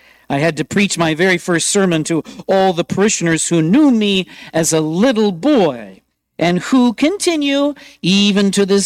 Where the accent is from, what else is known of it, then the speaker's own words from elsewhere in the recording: Austin, Minnesota, United States; I returned to my hometown of Austin, Minnesota, where I grew up